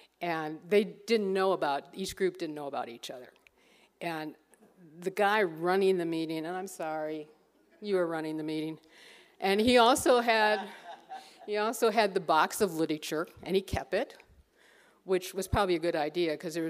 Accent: Ireland; I have a temper. I'm Irish.

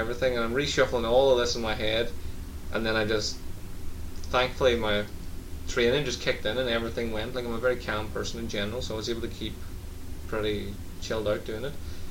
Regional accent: Ireland; everyone, like, especially being Irish, everyone you've ever said you want tea takes it.

